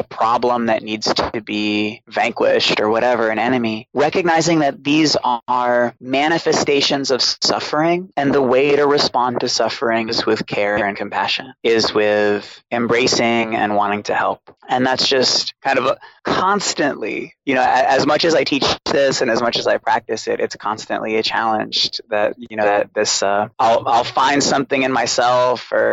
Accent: Boston, Massachusetts, United States; I had a pretty hard time growing up. I grew up in Boston with a single alcoholic mother.

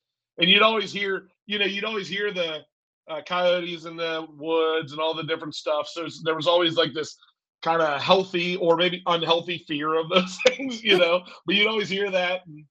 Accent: Pittsburgh, Pennsylvania, United States; born there; I was born near Pittsburgh, Pennsylvania. Actually, really close to Ohio. I'm like 5 minutes from Ohio. Closer to Youngstown, really. But I grew up on a farm

